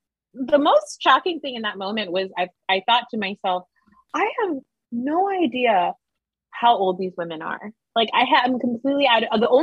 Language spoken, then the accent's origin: English; New Jersey, United States; I'm from Jersey and there's a lot of musty old colonial places all over